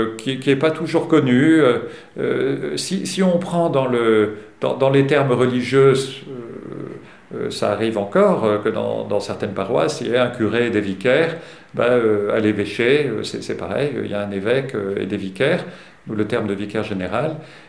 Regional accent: Montpellier, Occitanie, France; Voilà, alors enfin je suis arrivé à venir chez moi, à Montpellier, donc ça a été une longue route.

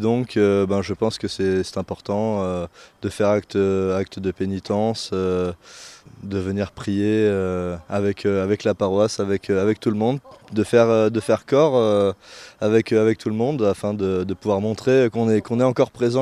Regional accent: Orleix, Occitanie, France; je viens d'Orlex, je fais partie de la paroisse Sémé à Coréan

